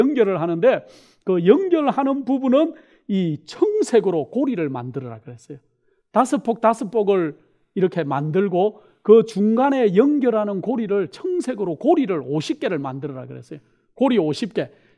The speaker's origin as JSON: {"language": "Korean", "country": "South Korea", "lives_now": "United States", "said": "저희는 한국 사람이고 제가 지금 미국에 살고 있지만은"}